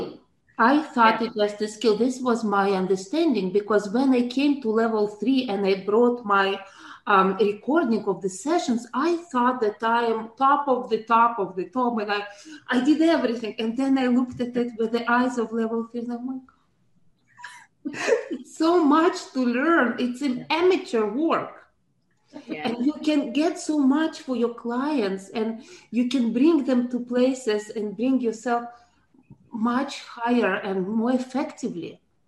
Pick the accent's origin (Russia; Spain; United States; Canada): Russia; first language ru; English is a second language; It's a Russian origin, and you can hear the way I speak where I'm coming from originally. So my first language is Russian